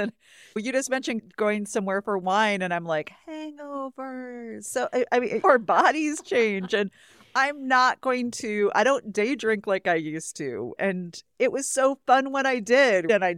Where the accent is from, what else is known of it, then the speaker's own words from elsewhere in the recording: Wisconsin, United States; You're from Boston. I'm from Wisconsin.